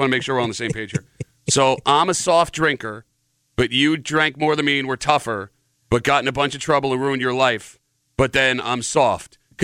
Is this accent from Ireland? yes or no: yes; Ireland; By the way, I'm Irish. Every member of every generation before me has raised children drunk.